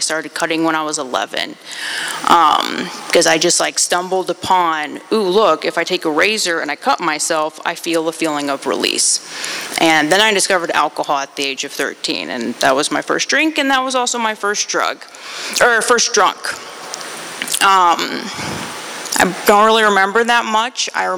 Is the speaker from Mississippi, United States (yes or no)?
no; Land O'Lakes, Florida, United States; My parents are from Poland, and I was born in Florida, in Land O'Lakes, Florida, Pasco County.